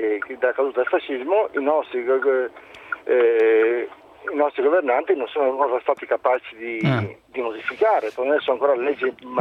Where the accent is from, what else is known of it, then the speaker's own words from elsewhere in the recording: Friuli-Venezia Giulia, Italy; now in Jesolo, Italy; io sono di origine friulana, abito a Jesolo da tanti anni, ma sono un friulano, lavoro in Friuli